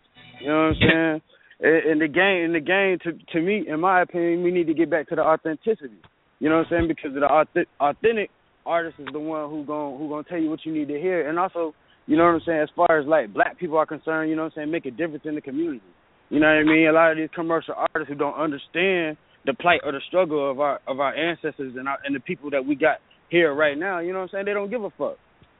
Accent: College Park, United States; also born or lived in Bermuda / Duval County; You know, I'm from College Park, but I lived in Bermuda. I lived in Duval County.

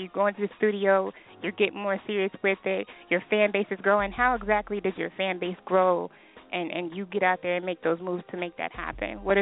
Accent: Texas, United States; I'm from Texas, so that's right next door.

